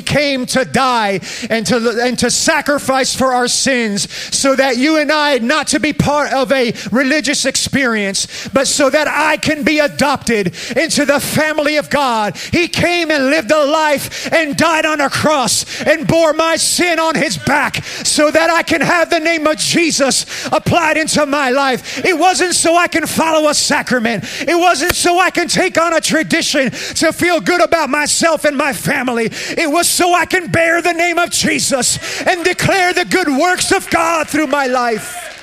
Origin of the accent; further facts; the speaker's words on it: New Jersey, United States; But even, you know, I grew up in New Jersey, and over there it was, you know, the minute you open your mouth to try to witness somebody, I'm Catholic.